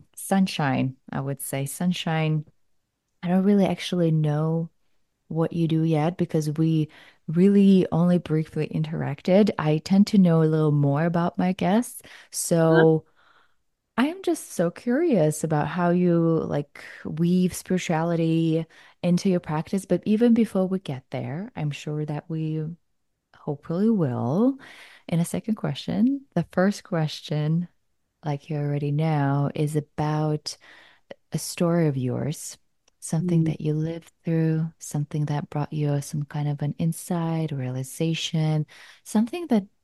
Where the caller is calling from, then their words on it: Hawaii, United States; I'm tuning in from Hawaii.